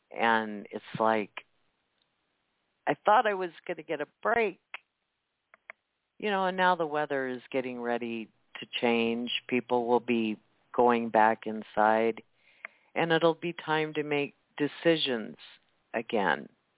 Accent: Midwest, United States; Now, I said I'm from Middle America

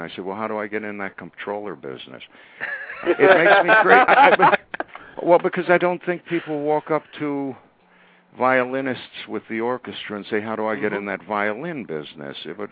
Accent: Philadelphia, Pennsylvania, United States; When I was a kid in Philly, I grew up in Philly

